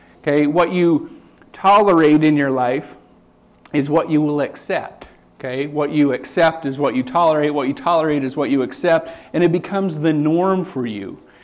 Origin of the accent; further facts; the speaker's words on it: Wyoming, United States; And I was like, no, I'm from Wyoming.